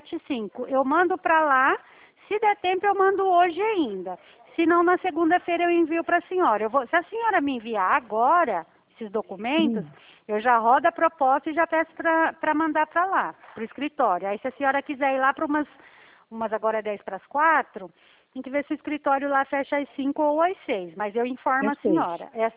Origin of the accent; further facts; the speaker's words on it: Santo Inácio, Paraná, Brazil; Eu sou paranaense também, ali da região de Maringá. Sou de Santo Inácio.